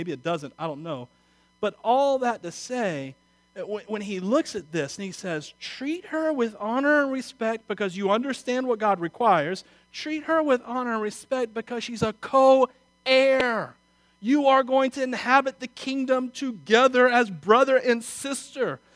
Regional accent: Wauchula, Florida, United States; Sorry, I'm from Wachula.

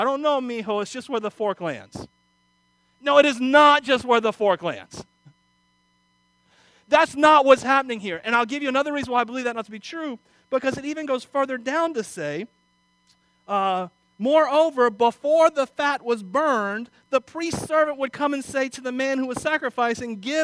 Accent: Wauchula, Florida, United States; Now, I know only, all I know, by the way, about meat and cattle is because I'm from Wachula, Florida.

